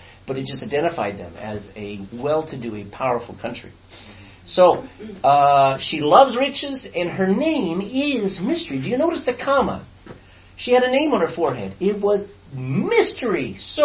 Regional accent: Texas, United States; and I'm from Texas. We've been to the Alamo.

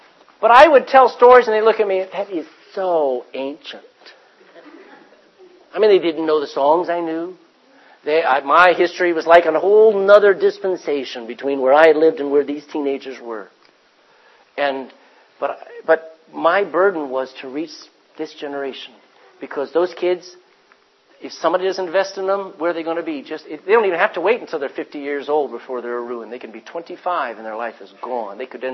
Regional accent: Texas, United States; I'm a Texan. I don't speak the King's English, but I learned it because God wrote it.

